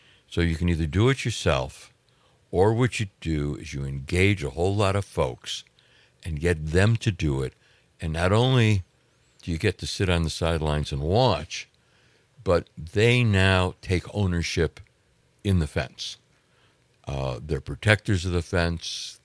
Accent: Illinois, United States; I grew up on the South Side. White Sox.

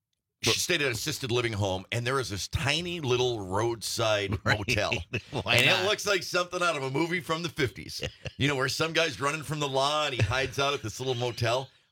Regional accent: Michigan, United States; Even my hometown, right by Goose Lake, it's always, there's just great pictures of the colors.

